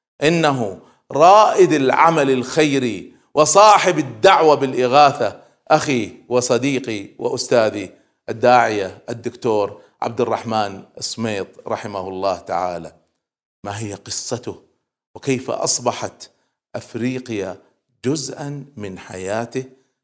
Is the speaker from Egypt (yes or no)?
no; Kuwait; حتى أطلقوا عليه عندنا في الكويت لقب